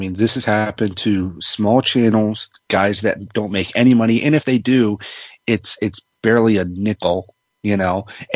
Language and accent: English; Maryland, United States; I mean, I never really lived around DC, but I'm originally from Maryland.